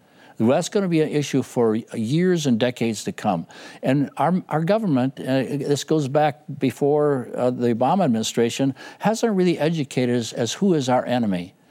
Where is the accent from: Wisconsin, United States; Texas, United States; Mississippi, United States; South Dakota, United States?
Wisconsin, United States; Reisach; In my hometown of Reisach, Wisconsin